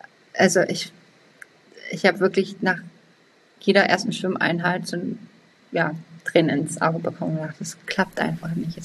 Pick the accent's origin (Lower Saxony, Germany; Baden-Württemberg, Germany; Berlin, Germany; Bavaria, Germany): Lower Saxony, Germany; Hanover; Also ich komme aus Hannover, für mich ist eine Autobahnbrücke ein Berg.